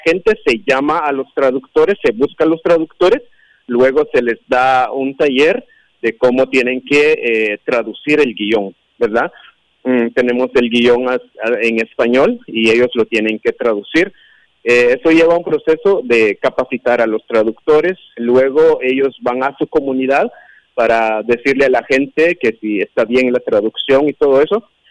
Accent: Guatemala; first language Kaqchikel; Spanish is a second language; soy de Guatemala y también soy indígena de Guatemala, hablo, mi idioma es cachiquel, y hemos venido acá en Paraguay

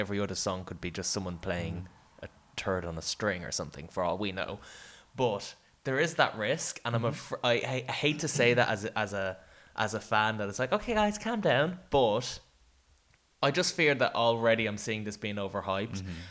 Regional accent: Ireland; accent: Irish; Now, full disclosure, guys, I don't know if you can tell by the accents. We're not quite 33 yet, but we're Irish.

